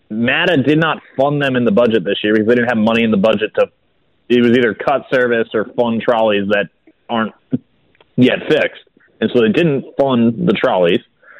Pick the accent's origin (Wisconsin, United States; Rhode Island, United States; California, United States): Rhode Island, United States; It is a quarter of the size of the state of Rhode Island, my home state.